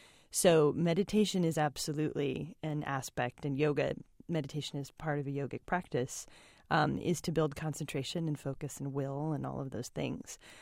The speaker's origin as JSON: {"language": "English", "region": "Oregon", "country": "United States", "tie": "born or raised there", "said": "And I grew up in Oregon, so I had known about yoga even from younger than"}